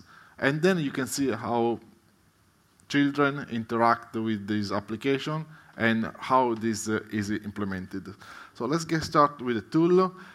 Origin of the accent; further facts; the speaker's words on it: Italy; English is a second language; now in Melbourne, Australia; Despite my accent, well, I'm Italian, but I live now in Melbourne, so I'm pretty much local.